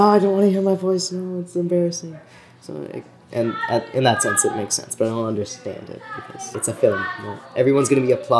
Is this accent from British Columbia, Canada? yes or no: yes; Sonora Island, British Columbia, Canada; I'm just going to say that I'm from Sonora Island. I've been up there the past 4 years, but it feels like a lifetime that I've been up there my whole life.